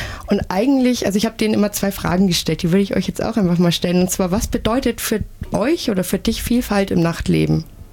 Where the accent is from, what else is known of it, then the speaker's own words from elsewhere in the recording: Nuremberg, Bavaria, Germany; ich komme ja aus Nürnberg, ich bin ja hier zu Gast